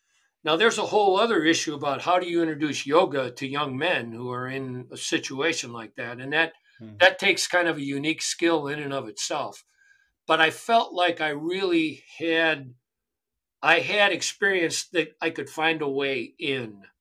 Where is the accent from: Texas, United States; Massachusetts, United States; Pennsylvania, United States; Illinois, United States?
Illinois, United States; Chicago; but I grew up in Chicago, and I grew up around what a lot of young urban men grow up around.